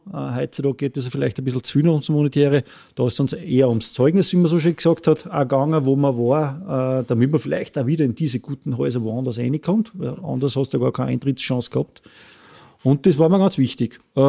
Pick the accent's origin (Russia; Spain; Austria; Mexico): Austria; Scharnstein, Upper Austria; ich komme gebürtiger wie du aus Österreich, komme eigentlich aus dem Almdal, genau aus der Gemeinde Scharnstein. Ort ist der Fichtwang. Bin aufgewachsen in der Gastronomie schon